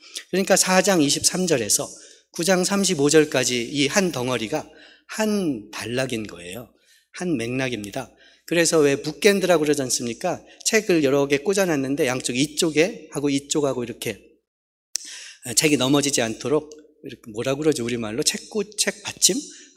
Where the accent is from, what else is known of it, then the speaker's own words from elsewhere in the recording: Daejeon, South Korea; 저희 큰 집은 시골이었습니다. 지금 유성인데요. 전 대전에서 자랐고